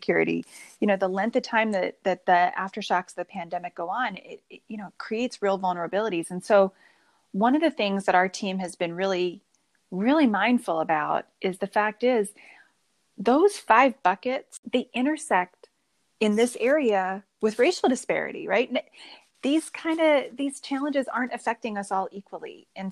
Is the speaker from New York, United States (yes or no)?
no; Texas, United States; now in Pittsburgh, United States; And I hail from Texas. So I hail from the land of y'all, and I landed in the land of yins.